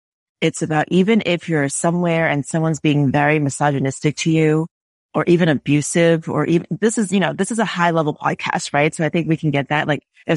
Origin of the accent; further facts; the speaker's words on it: Northeast, United States; maybe in the Northeast, I'm from the Northeast, you just expect sarcasm.